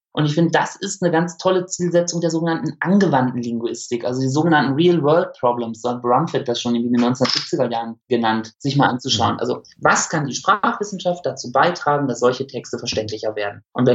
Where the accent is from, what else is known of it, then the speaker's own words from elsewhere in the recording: North Rhine-Westphalia, Germany; Ich bin Münsterländer durch und durch.